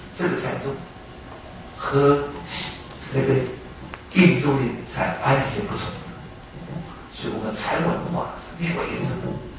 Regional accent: China; 所以不适合我们中国人的本性

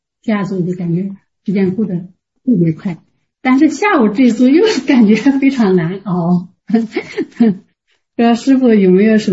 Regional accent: Xiamen, Fujian, China; 我是厦门来的，

